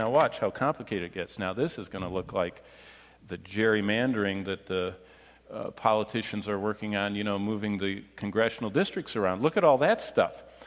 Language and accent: English; Michigan, United States; When I grew up in Michigan, I was ordained way back in the, well, I was ordained in the 80s